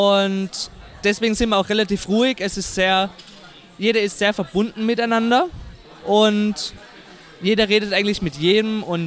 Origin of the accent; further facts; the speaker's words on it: Kitzbühel, Tyrol, Austria; Kitzbühel.